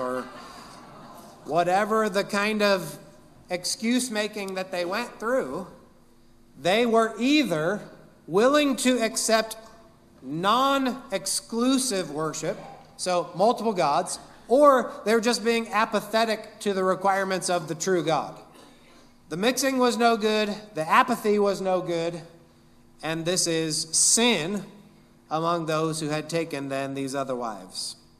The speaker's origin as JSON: {"language": "English", "region": "Amish country", "country": "United States", "said": "I'm from Amish country."}